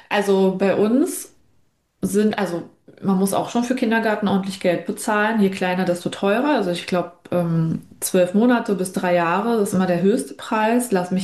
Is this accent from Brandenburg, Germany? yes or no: no; Baden-Württemberg, Germany; als hier bei uns in Baden-Württemberg.